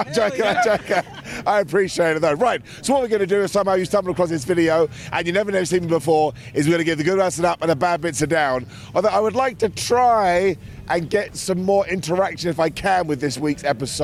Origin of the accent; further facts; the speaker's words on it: United Kingdom; I'm a British guy. I know what strep throat is.